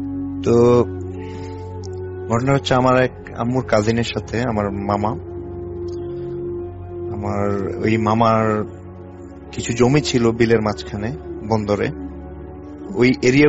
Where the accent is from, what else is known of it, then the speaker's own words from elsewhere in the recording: Siddhirganj, Dhaka Division, Bangladesh; now in Annemasse, France; আমি ফ্রান্সের আনেমাস শহরে থাকি, আর বাংলাদেশে আমার বাড়ি হচ্ছে নারায়ণগঞ্জের সিদ্ধিরগঞ্জ।